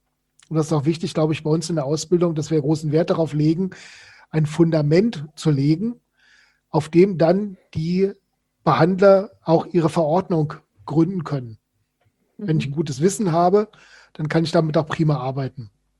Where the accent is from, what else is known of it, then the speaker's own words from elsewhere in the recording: Germany; Ich komme aus der Nähe von Hessen